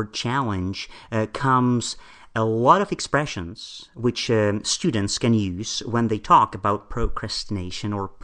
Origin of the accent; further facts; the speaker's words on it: Prague, Czechia; moved away as an adult; now in Stockholm, Sweden; when I moved from Prague in the Czech Republic, where I come from, to Stockholm in Sweden in 2010.